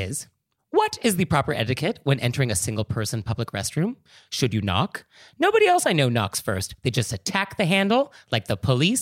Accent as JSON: {"language": "English", "region": "California", "country": "United States", "said": "I am from California. I feel like this is unfair to all of us. There are some very reasonable Californians."}